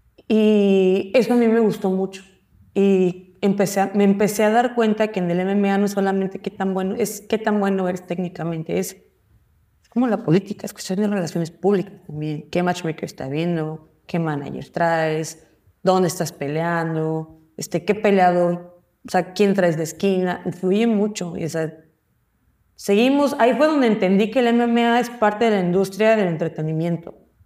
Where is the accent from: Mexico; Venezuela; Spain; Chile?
Mexico; now in United States; Y como buena mexicana, como vamos, me pegaste, pego, ¿sí? Porque ya en Estados Unidos como que no me pegues, bájale. En mexicano es como, me pegas, te pego. Uh-huh. Así somos.